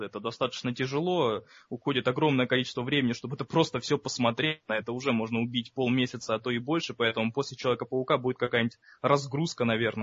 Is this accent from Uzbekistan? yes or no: yes; Uzbekistan; Нет, да, я узбек.